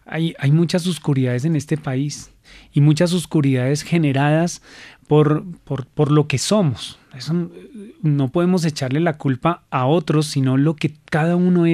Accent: Bogotá, Colombia; yo soy de familia de la Candelaria aquí en Bogotá

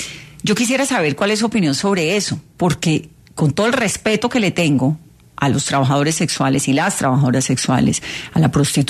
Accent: Colombia; a mí como periodista y como colombiana me deja muchas inquietudes

